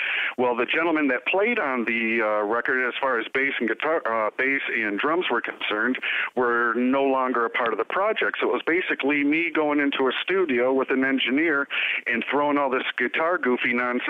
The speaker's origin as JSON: {"language": "English", "town": "Detroit", "region": "Michigan", "country": "United States", "tie": "born or raised there", "said": "guys that I've wanted to play with since I was growing up in the Detroit scene"}